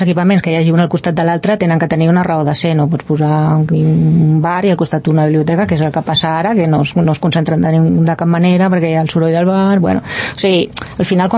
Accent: Barcelona, Catalonia, Spain; born there; also born or lived in Rubí / Sant Cugat; now in Valldoreix, Spain; jo vaig néixer a Barcelona i després vaig venir a viure a Rubí, Sant Cugat, i després vaig venir a viure a Valldoreix. Ja fa més de 20 anys que estic aquí a Valldoreix, fa 30 que hi volto, però no hi fa tant que hi visc

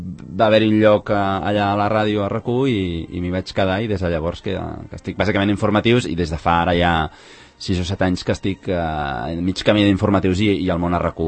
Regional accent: Esplugues de Llobregat, Catalonia, Spain; jo no sóc de Sant Cugat, de fet sóc d'Esplugues de Llobregat, és a dir, que a prop tampoc em queia.

